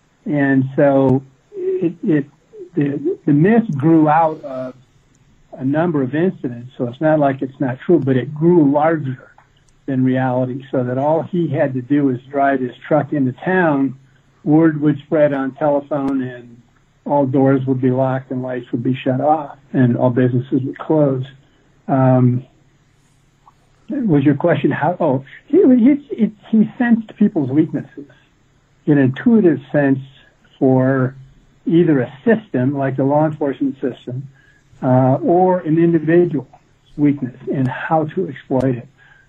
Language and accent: English; Midwest, United States; and I grew up in the Midwest, and I thought, well, there's a good story out there.